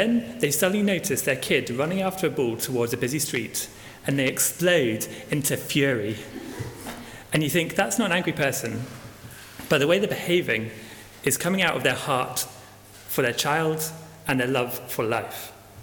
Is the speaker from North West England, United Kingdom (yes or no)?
no; Scotland, United Kingdom; I'm quite scared of snakes, and I grew up in Scotland.